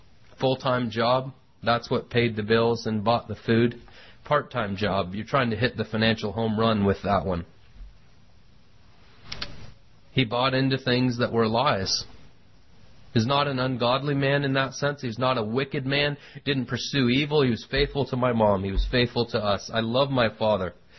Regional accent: United States; I'm an American through and through.

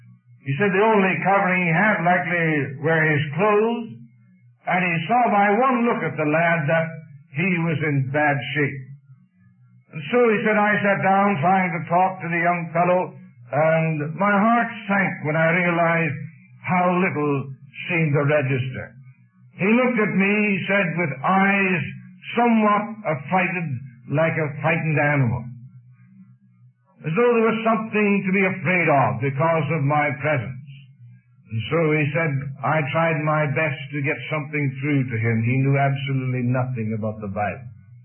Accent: Canada; a little town near my hometown in Canada.

